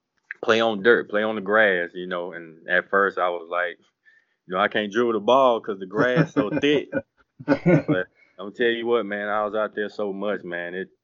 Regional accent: Minden, Louisiana, United States; where I grew up at in Minden, Louisiana, it's like in North Louisiana. And it's, you know, it's the country.

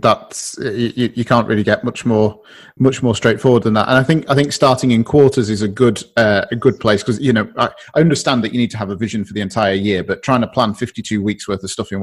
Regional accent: North East England, United Kingdom; It's an ice lolly, I'm afraid. I'm from the northeast, and it's an ice lolly.

